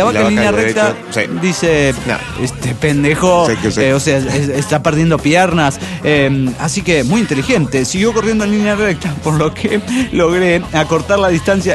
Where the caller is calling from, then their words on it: Aguascalientes, Mexico; de Aguascalientes.